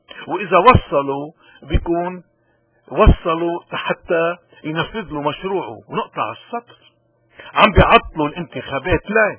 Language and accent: Arabic; Lebanon; ونحن كلبنانيين على هالثقافة هيدي وعلى هالاسس الايمانية هيدي لازم ناخد مواقف